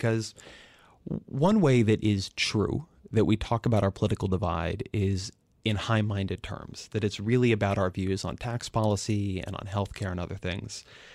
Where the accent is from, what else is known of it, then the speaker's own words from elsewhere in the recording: California, United States; I grew up in California, and the idea that coastal people are not normal Americans is one that I find very offensive.